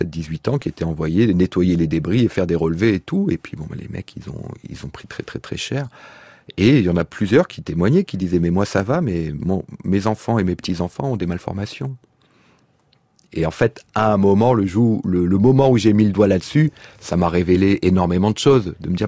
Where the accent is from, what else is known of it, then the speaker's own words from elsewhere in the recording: Germany; Alors que j'ai grandi en Allemagne dans une caserne